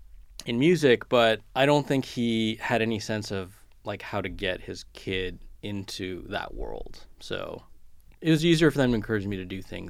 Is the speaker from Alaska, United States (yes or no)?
no; California, United States; when I was a kid and growing up in California, everything like New York publishing, magazines, all these things, yeah, they just seemed like a million miles away.